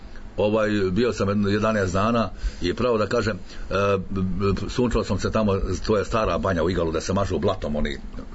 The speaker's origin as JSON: {"language": "Serbian", "town": "Donja Suvoja", "region": "Federation of Bosnia and Herzegovina", "country": "Bosnia & Herzegovina", "tie": "born or raised there", "lives_now": "Belgrade, Serbia", "said": "prvo sam bio u mom Zavičaju gdje sam se rodio, Donja Suvoja"}